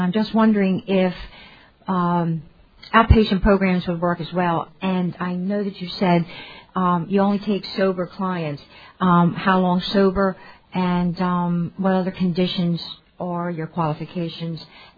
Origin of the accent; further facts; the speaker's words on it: Wilmington, Delaware, United States; I'm an alcoholic from Wilmington, Delaware.